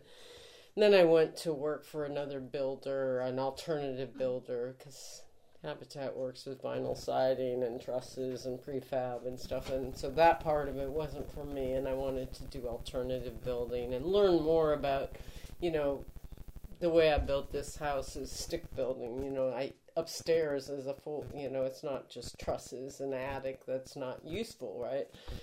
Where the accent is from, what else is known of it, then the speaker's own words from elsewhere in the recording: Iowa, United States; also born or lived in Boston / Guatemala; you know, I'd lived up north, you know, I grew up in Iowa, it was very cold in Boston